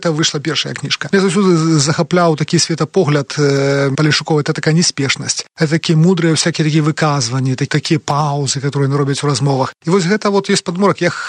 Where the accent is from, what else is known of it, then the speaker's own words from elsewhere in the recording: Pinsk, Brest Region, Belarus; born there; прыехаў у вёску, там дзе выхаваўся, хаця я нарадзіўся ў Пінску